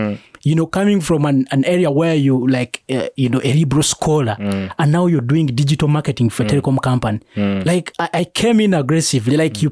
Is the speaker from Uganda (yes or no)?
yes; Bukomansimbi, Central Region, Uganda; Yes, I grew up in Bukomansimbi. Even my schools, I went in rural schools.